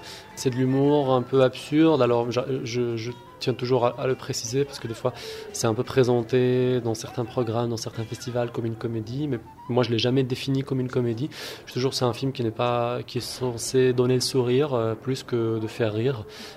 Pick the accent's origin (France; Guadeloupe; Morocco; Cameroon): Morocco; Alors, je viens du Maroc, donc j'y suis né et j'y habite.